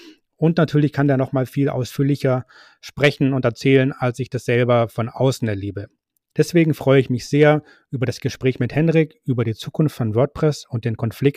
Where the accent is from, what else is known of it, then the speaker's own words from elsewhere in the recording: Munich, Bavaria, Germany; ist WordPress-Entwickler aus Bayern, meiner alten Heimat in München.